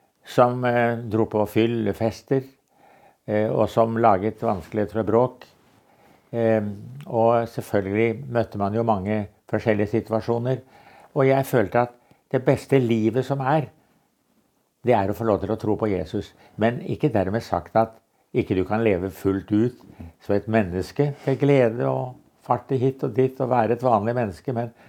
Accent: Tønsberg, Vestfold, Norway; Og så den siste stedet vi vokste opp i Tønsberg, Betania-menigheten

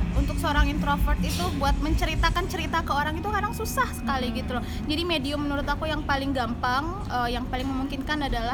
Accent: Sungai Penuh, Jambi, Indonesia; Orang aslinya orang Kerinci, orang Sungai Penuh.

